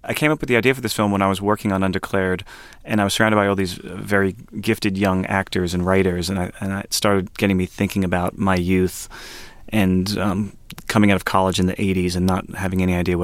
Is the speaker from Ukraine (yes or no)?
no; Long Island, New York, United States; Yeah, I grew up on Long Island.